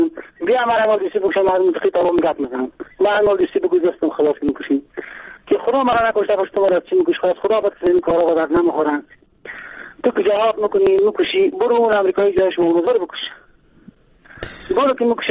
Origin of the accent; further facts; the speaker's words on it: Logar, Afghanistan; برادر من ادمی هستم از افغانستان هستم از ولایت لوگر.